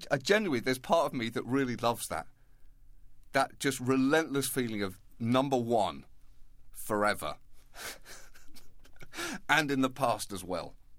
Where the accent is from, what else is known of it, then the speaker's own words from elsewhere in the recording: United Kingdom; basically 3 decades of being British